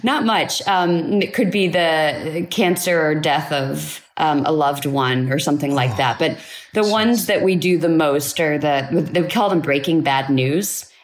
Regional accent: St. Louis, Missouri, United States; now in McLean, United States; I live in McLean right now, originally from St. Louis, Missouri, but spent some time like overseas for a little while.

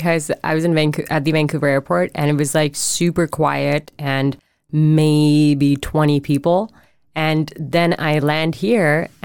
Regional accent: India; moved away as an adult; now in Canada; I was born and raised in India for 18 years.

